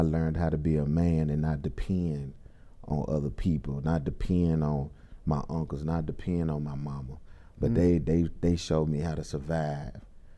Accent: Memphis, Tennessee, United States; also born or lived in Gary, Indiana; So truly, I've been in Memphis probably since I was about 3 years old.

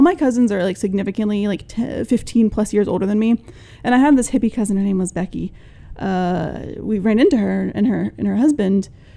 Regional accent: Charleston, South Carolina, United States; but we grew up in the Charleston area. It's a tri-county area, and we lived in Dorchester County.

